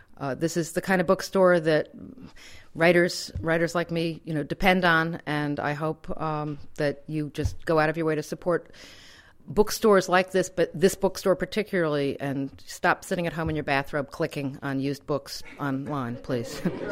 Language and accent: English; New York City, New York, United States; I grew up in New York City knowing that my grandmother didn't die in that fire